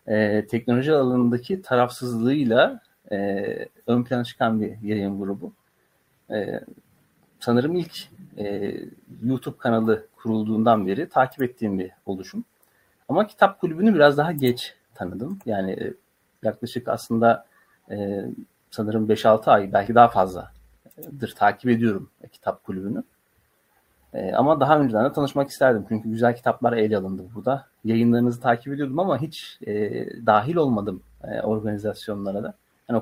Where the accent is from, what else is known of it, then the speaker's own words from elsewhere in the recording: Istanbul, Turkey; 91 doğumlu. İstanbul'da doğdum, büyüdüm. Sivas'ta okudum, Cumhuriyet Üniversitesi'nde.